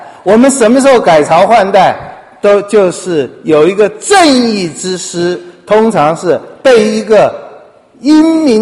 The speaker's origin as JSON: {"language": "Chinese", "country": "Taiwan", "tie": "born or raised there", "said": "不过我们小的时候在台湾的漠视论就是有一天我们会反攻大陆"}